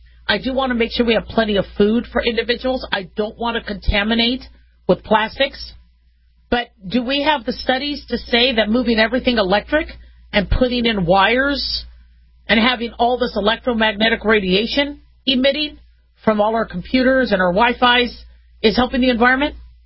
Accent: Phoenix, Arizona, United States; also born or lived in Las Vegas; And I had bad summers in the 80s growing up in Phoenix and Vegas. It was hot.

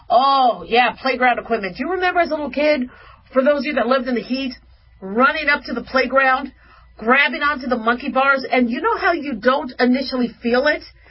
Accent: Phoenix, Arizona, United States; born or raised there

